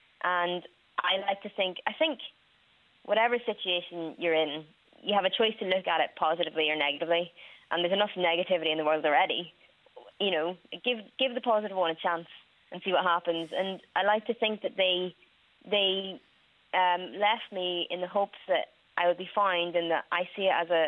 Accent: Northern Ireland, United Kingdom; also born or lived in China; I was born in China in 1997. And when I was 13 months old, I was adopted to Northern Ireland. And that's where I've grown up ever since.

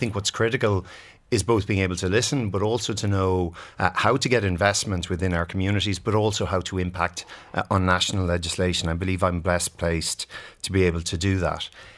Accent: Gorey, Leinster, Ireland; I grew up in Gorey. I was the eldest of five children.

